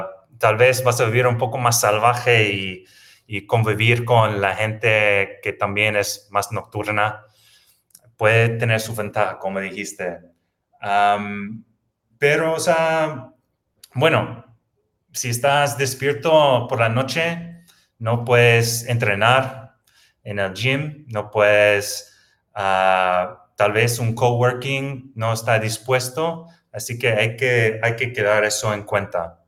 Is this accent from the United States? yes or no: yes; United States; Spanish is a second language; yo soy americano y normalmente no tengo tantas restricciones